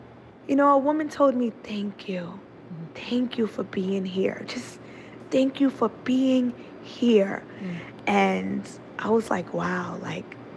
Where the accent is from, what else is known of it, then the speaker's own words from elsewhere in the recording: Queens, New York, United States; because I'm also from the inner city. I'm from Southside, Jamaica, Queens. You know, stereotypical neighborhood, liquor store, corner store, fried chicken place.